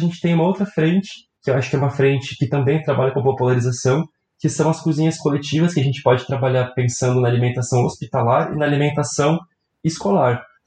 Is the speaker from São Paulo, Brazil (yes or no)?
yes; São Paulo, Brazil; eu sou de São Paulo